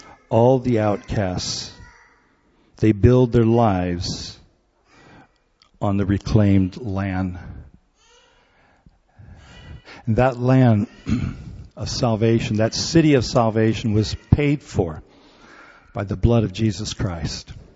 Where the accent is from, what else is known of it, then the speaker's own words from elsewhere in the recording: South Korea; also born or lived in St. Helena, United States; I grew up in Korea right after the war. In fact, the war ended in 53 and I was born in 54.